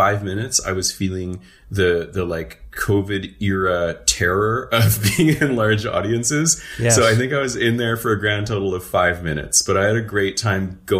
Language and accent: English; Edmonton, Alberta, Canada; born or raised there; also born or lived in Saskatchewan